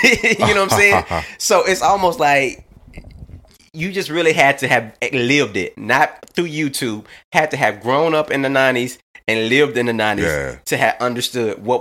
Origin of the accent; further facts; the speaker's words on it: Little Rock, Arkansas, United States; I mean, I remember I'm from Little Rock, Arkansas.